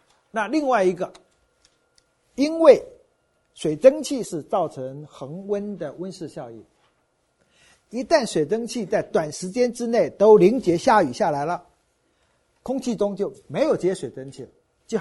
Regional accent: Taiwan; now in United States; 我在台湾长大的，38度就快死掉了

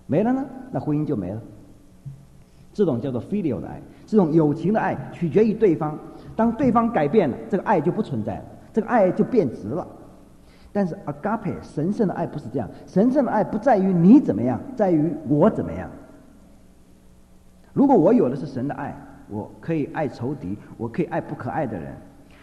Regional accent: China

